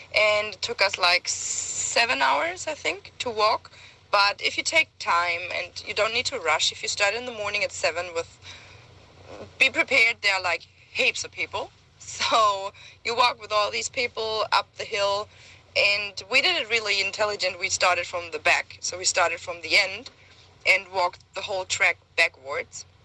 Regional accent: Germany; English is a second language; moved away as an adult; now in New Zealand; I'm from Germany. I'm in New Zealand since January last year

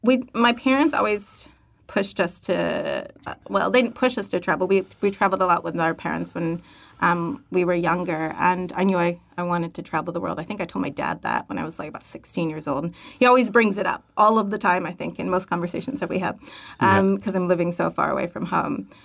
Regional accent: New York, United States; now in New Zealand; And I've been in New Zealand for about 9 years, I want to say, on and off. Yeah, but I'm from New York.

